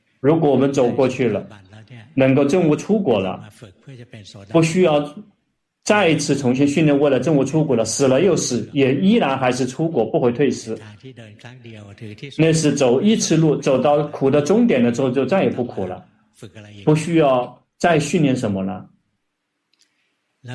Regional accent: Thailand; Chinese is a second language; 正精进我们泰国人这个翻译为正确的精进

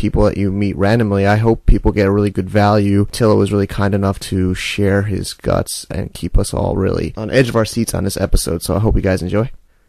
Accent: United States; I think I am American myself, and I think I used to be very gullible.

